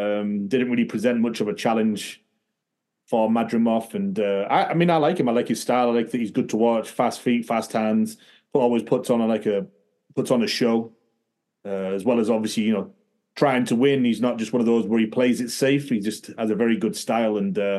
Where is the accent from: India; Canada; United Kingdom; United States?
United Kingdom; Being a Brit, I think he's good to watch.